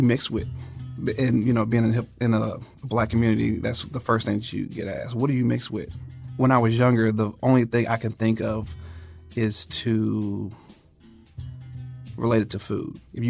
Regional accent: St. Louis, Missouri, United States; now in Florissant, United States; I currently live in Florissant. I am a husband and father of one. I grew up primarily in North St. Louis, right around Page and Goodfellow.

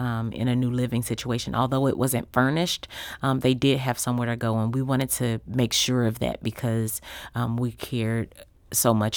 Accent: St. Louis, Missouri, United States; And so I grew up in that neighborhood. I moved away and went to college, but I was blocks down from Beaumont High School and came back to be there on purpose

